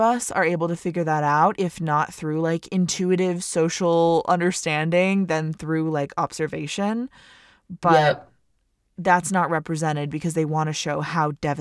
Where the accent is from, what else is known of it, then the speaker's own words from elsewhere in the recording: Vermont, United States; I always felt so represented by that because I'm from Vermont.